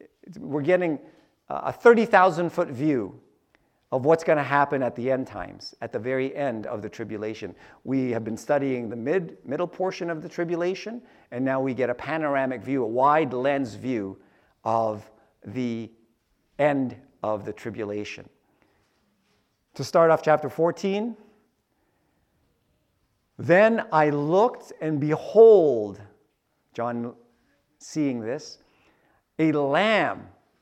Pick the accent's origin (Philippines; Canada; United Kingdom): Philippines; I might as well say that's 144,000 Filipinos. I'm Filipino.